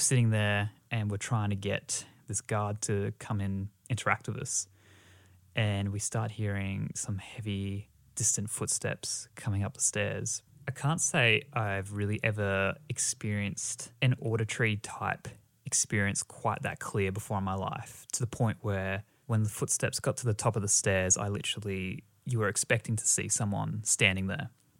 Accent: Brisbane, Queensland, Australia; this one is back in my hometown of Brisbane

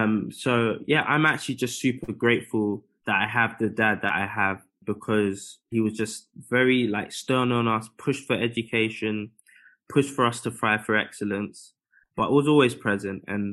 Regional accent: United Kingdom; myself growing up in the UK, when I was 11, I got a scholarship to go to a boarding school in the Midlands.

